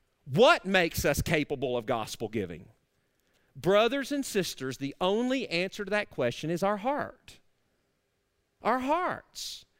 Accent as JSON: {"language": "English", "region": "Arkansas", "country": "United States", "said": "I'm from Arkansas. You may not have understood that. Let me interpret that for you."}